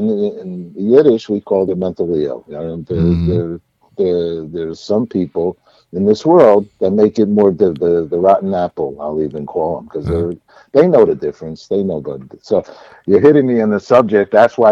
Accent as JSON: {"language": "English", "region": "New York", "country": "United States", "said": "I'm a New Yorker. I was going to go to BU."}